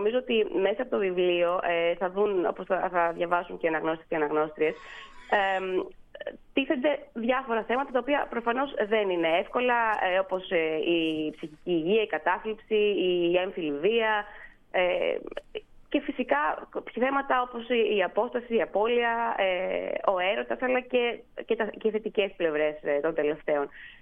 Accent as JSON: {"language": "Greek", "town": "Piraeus", "region": "Attica", "country": "Greece", "said": "αν και εγώ είμαι Πειραιώτισσα."}